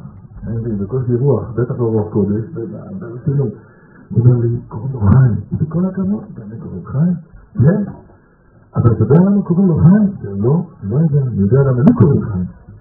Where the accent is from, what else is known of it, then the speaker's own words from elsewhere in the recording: Kiryat Arba, West Bank, Palestine; אז גדלתי בקריית ארבע